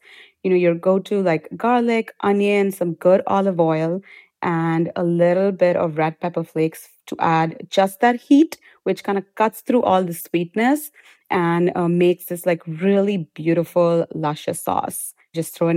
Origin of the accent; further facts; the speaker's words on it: India; But, you know, I come from India. We pickle a lot of things.